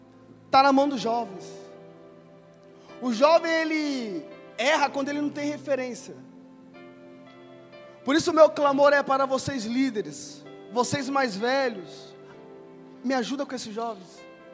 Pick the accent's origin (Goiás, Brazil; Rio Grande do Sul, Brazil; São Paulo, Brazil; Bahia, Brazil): São Paulo, Brazil; eu nasci e fui criado no Grajaú de São Paulo, extremo sul, Interlagos, Vila Natal